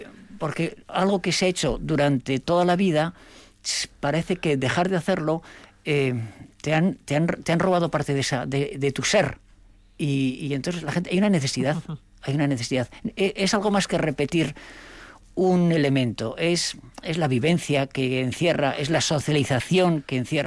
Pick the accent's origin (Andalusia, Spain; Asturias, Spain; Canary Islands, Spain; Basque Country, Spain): Basque Country, Spain; Domaiquia; Sí, de Domaiquia. Y ahí se ponía el ramo de San Juan, en la puerta.